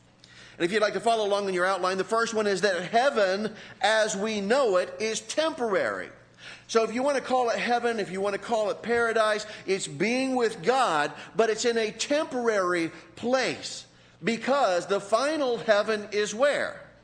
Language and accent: English; Florida, United States; I was raised in the Tampa Bay area. And not only was I raised there, but my parents were raised there. My grandparents, my great-grandparents, my great-great-grandparents. About six generations going back